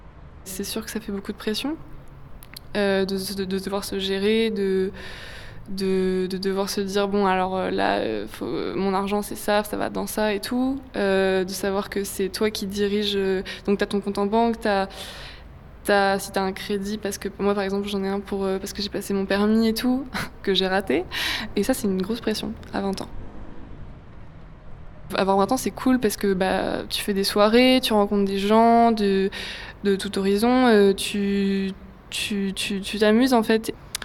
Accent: Normandy, France; j'ai 20 ans. À la base, je viens de Normandie. J'ai étudié 2 ans à Caen

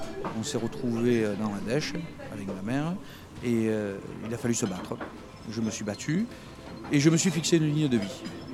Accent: Marseille, Provence-Alpes-Côte d'Azur, France; born there; j'habite Marseille, je suis né à Marseille

